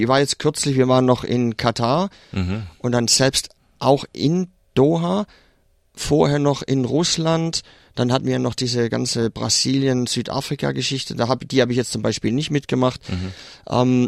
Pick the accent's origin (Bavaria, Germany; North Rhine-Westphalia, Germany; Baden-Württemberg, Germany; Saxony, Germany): Baden-Württemberg, Germany; Bempflingen; komme aus Baden-Württemberg, aufgewachsen in Bempfling. Das liegt so in der Nähe von Metzingen, Reutlingen, zwischen Tübingen und Stuttgart, könnte man sagen. Aufgewachsen in einem Bayern-München-Haushalt